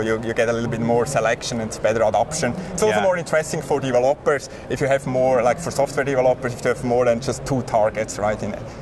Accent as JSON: {"language": "English", "country": "Switzerland", "accent": "Swiss", "said": "My funny accent is from Switzerland."}